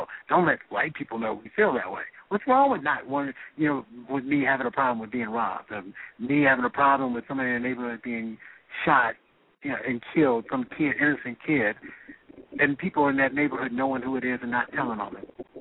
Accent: Gary, Indiana, United States; I grew up in Gary, Indiana, so and it's pretty much the same kind of background as most black people in Chicago on the South Side and West Side.

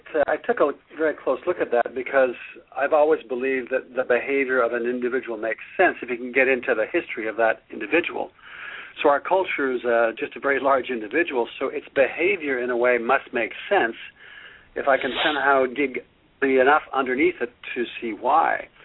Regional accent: Quebec, Canada; when I was a boy growing up in Quebec, I spent a fair bit of time on my family's farm in the summer

